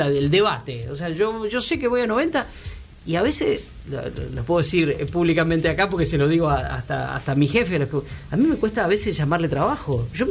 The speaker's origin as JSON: {"language": "Spanish", "town": "Puan", "region": "Buenos Aires Province", "country": "Argentina", "said": "eso me quedó en mi pueblo, escuchar los partidos, viste que la sintonía no se agarraba en Puan"}